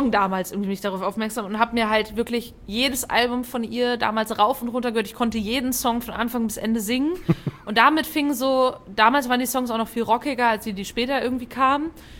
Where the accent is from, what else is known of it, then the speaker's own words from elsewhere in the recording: Fulda, Hesse, Germany; ich komme ja aus Fulda.